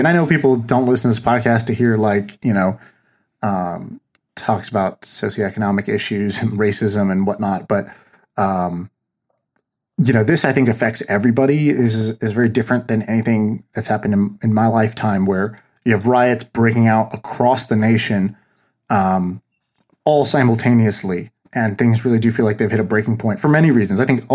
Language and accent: English; Tulsa, Oklahoma, United States; born there; So I was born in Tulsa, Oklahoma, which is like, you know, not the most open minded and racially friendly place.